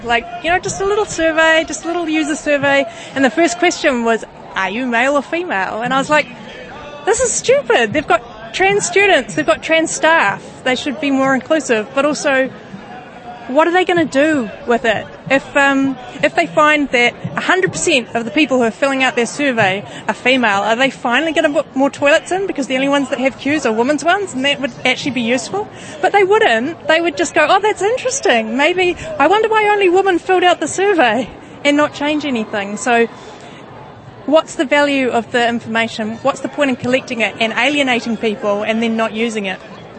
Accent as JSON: {"language": "English", "town": "Newtown", "region": "Wellington", "country": "New Zealand", "tie": "born or raised there", "said": "I grew up in Newtown, and I went to Newtown School, and I went to South Wellington Intermediate"}